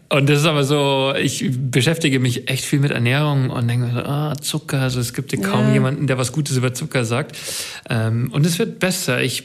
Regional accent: Bavaria, Germany; Also ich bin natürlich als Bayer mit Bier dann aufgewachsen.

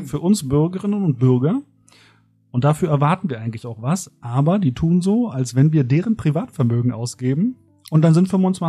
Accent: Berlin, Germany; Ich komme ja aus Berlin-Neukölln.

